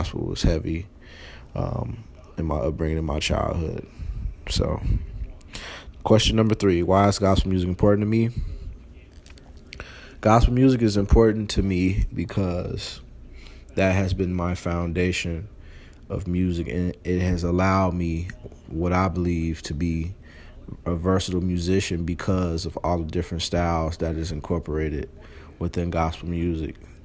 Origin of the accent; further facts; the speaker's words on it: Chicago, Illinois, United States; I was born into Chicago. I grew up in the South Suburban area of Chicago, as well as the South Side of Chicago.